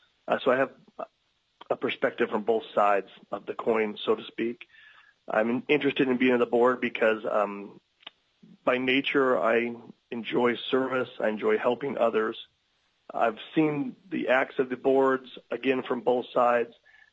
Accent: Magna, Utah, United States; born there; moved away; also born or lived in Alaska; I was born in Magna, Utah. I was educated at Utah State. I went to law school in Willamette in Oregon. I moved to Alaska in 1996-97

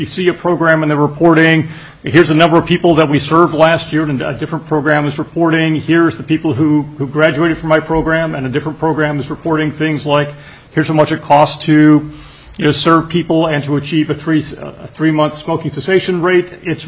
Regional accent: Florida, United States; So I was from Florida, and I can say that I think that if this continues, you could be a rival for the winter tourism trade throughout the country.

